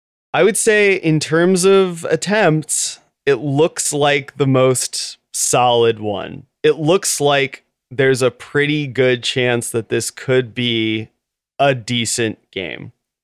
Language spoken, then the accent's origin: English; United States; I'm American, so I like Stranger Things